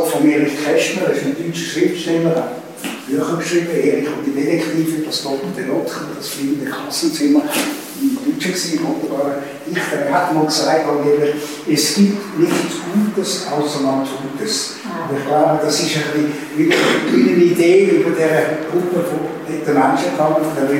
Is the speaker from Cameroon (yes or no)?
no; Zurich, Switzerland; sozusagen wie ein Gesundheitsbad als Zürcher